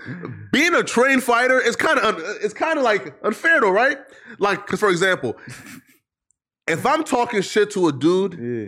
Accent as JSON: {"language": "English", "region": "North Dakota", "country": "United States", "said": "Bro, listen, I'm from North Dakota, right?"}